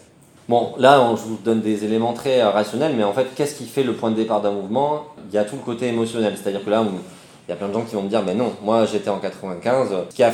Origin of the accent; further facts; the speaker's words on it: Toulouse, Occitanie, France; c'est pas parce que je viens de Toulouse